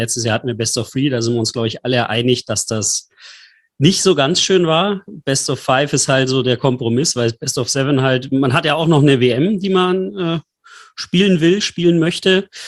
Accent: Berlin, Germany

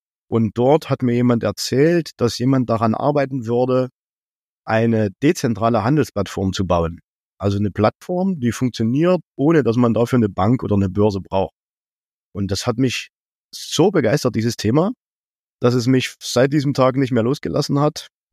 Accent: Leipzig, Saxony, Germany; Wir haben auf jeden Fall denselben Zungenschlag, ja. Also wir sind beide Sachsen. Ich bin in Leipzig geboren.

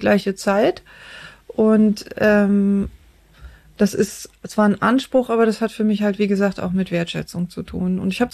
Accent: Cologne, North Rhine-Westphalia, Germany; born there; Mein Vater war aus Bayern und meine Mutter aus Berlin. Ich glaube, das hat sich so ein bisschen ausgelöscht mit der Sprache. Ja, ich bin vom Herzen Kölnerin

